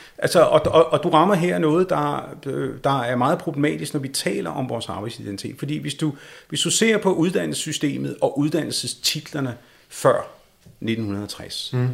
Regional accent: Copenhagen, Capital Region of Denmark, Denmark; mig som dansker, københavner, født i Sydhavnen osv.

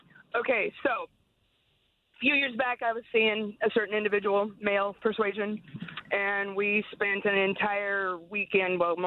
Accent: Yakima, Washington, United States; I'm from Yakima

